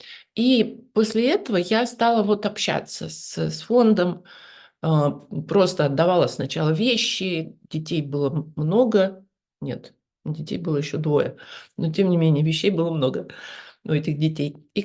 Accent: Novosibirsk, Novosibirsk Oblast, Russia; я же сама из Новосибирска, в принципе, мне, в общем-то, понятно

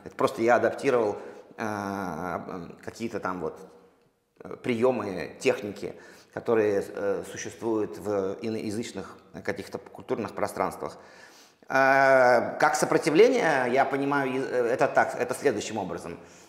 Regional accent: Russia; я вырос в России там, да, и говорю по-русски там.

